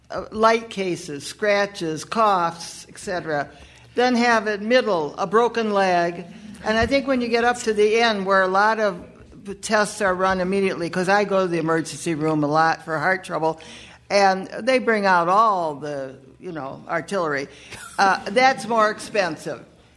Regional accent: Appleton, Wisconsin, United States; from Appleton.

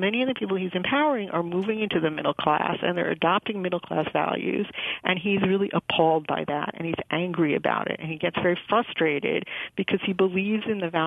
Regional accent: New York, United States; but in the East Coast, I'm from New York

